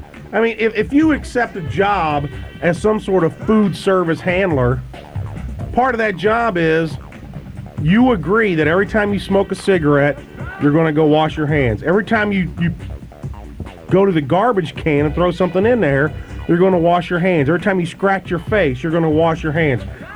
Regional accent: Ohio, United States; Notice how I said wash, even though I'm from Southern Ohio.

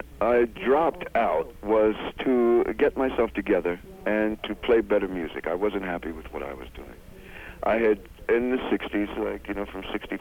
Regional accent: Ossining, New York, United States; And so I moved back to my hometown of Ossining. I left New York City, moved back here

